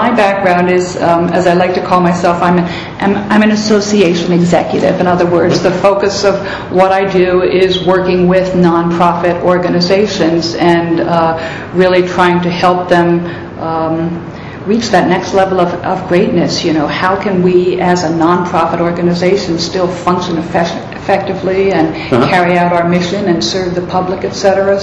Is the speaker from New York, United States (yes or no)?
yes; New York City, New York, United States; born there; I was born in New York City. Yeah, so far, far away.